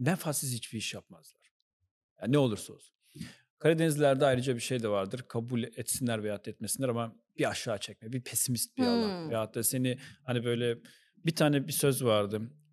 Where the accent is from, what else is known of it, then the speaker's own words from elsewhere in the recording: Ünye, Ordu, Turkey; also born or lived in Ankara; Ben de Ordu Ünyeliyim. Ankara doğumluyum ama.